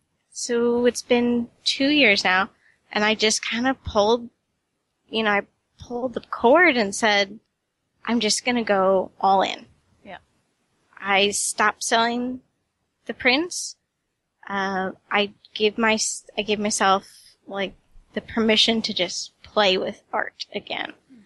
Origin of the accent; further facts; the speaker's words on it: United States; For growing up in America, you know, I didn't have cable growing up, so I have a very British sense of humor.